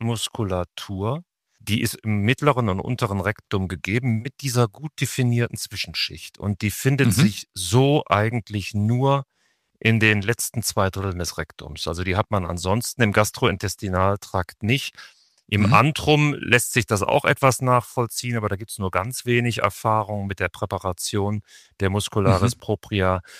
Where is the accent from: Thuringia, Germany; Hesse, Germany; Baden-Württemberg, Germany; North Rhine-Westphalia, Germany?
North Rhine-Westphalia, Germany; Düsseldorf; now in Hamburg, Germany; Aus Düsseldorf. Ja. Und habe aber ganz früh hier die Stadt Hamburg lieben gelernt.